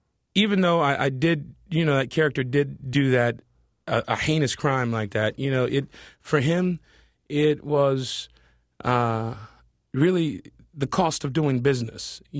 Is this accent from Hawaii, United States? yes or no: no; Compton, California, United States; You know, I'm from Compton, California, grew up in the inner city, and knew characters like Antoine Mitchell.